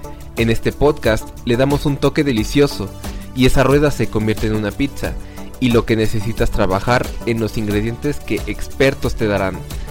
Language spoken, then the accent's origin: Spanish; Mexico; y por supuesto en mi país, México.